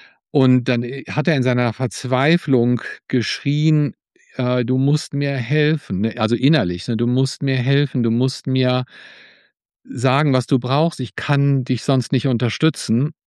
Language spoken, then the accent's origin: German; United States; Ich sollte es besser können als Amerikaner.